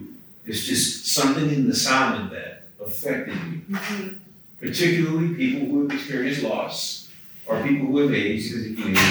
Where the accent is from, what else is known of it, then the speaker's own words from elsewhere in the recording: New Orleans, Louisiana, United States; But I'm from New Orleans. I grew up uptown. I went to Del Salle High School.